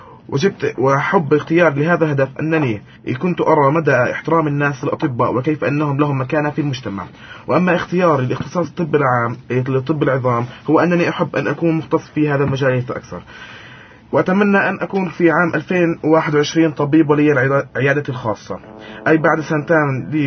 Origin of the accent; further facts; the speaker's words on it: Nablus, West Bank, Palestine; وأنا أحب أيضا أن تكون عيادتي في بلدتي نابلس جبل النار لكي أساعد أهل مدينتي.